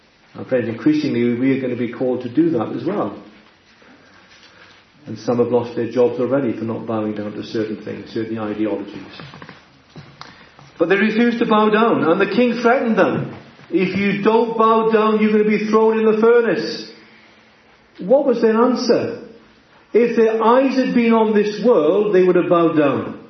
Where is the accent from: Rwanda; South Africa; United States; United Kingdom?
United Kingdom; Wales; Might not be quite good English to call it an ability, but I am a Welshman, so I'll get away with it.